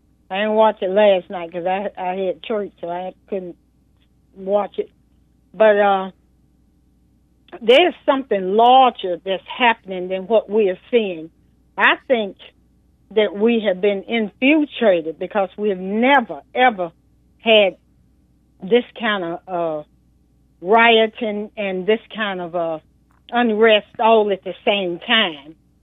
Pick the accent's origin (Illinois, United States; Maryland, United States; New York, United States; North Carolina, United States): North Carolina, United States; Waxhaw; now in Charlotte, United States; I'm from Waxhaw